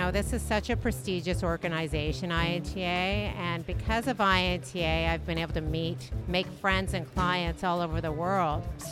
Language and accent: English; Canada; I'm from Canada